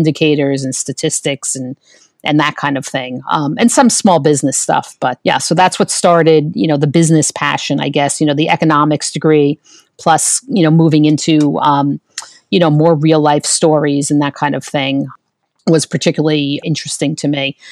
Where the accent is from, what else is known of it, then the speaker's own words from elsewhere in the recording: New York, United States; That was my hometown paper, was the New York Times.